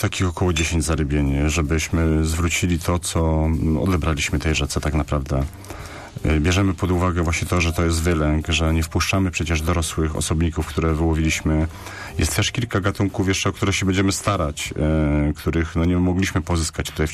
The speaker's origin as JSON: {"language": "Polish", "town": "Poznań", "region": "Greater Poland Voivodeship", "country": "Poland", "said": "jako poznaniacy czy ludzie mieszkający przy rzece"}